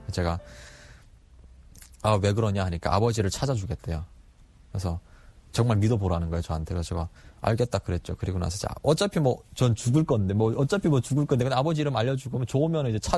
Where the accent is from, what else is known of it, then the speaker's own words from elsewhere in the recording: Chongjin, North Hamgyong, North Korea; now in South Korea; 저는 청진이라는 곳이 고향이고요. 또 이제 함경북도 청진이 고향인데 제가 어렸을 때 가장 기억에 나는 거는 저희 집이 바닷가 근처에 있었거든요.